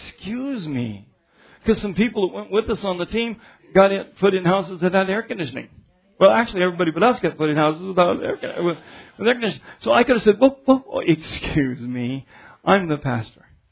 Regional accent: United States; Look, first off, I'm from the United States.

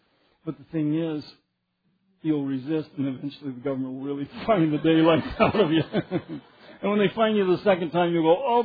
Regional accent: Arkansas, United States; I said, Arkansas. You see right there, I came from Arkansas.

